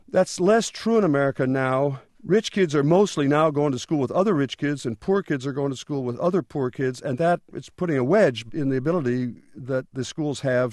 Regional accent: Port Clinton, Ohio, United States; When I was growing up in Port Clinton and my parents talked about doing things for our kids

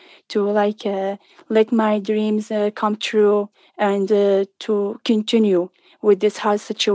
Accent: Syria; I'm from Syria. I'm 28 years old

